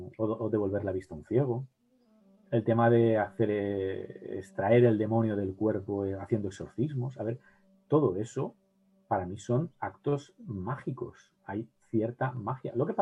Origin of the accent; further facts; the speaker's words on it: Valencia, Valencian Community, Spain; yo que soy de Valencia